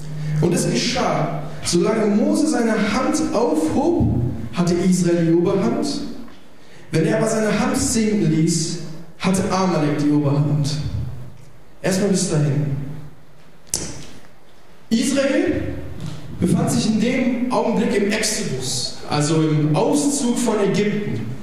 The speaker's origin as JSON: {"language": "German", "country": "Italy", "said": "Ich bin auch Italiener, von daher ist es auch gar kein Ding so."}